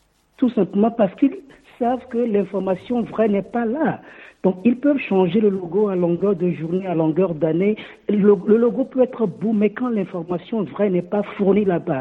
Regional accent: Togo; moi je suis Togolais, je suis fier d'être Togolais.

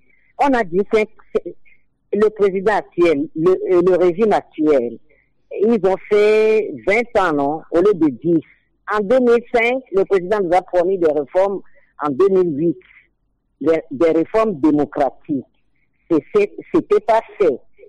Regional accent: Togo; on a une constitution, un papier, qui dit qu'on est togolais

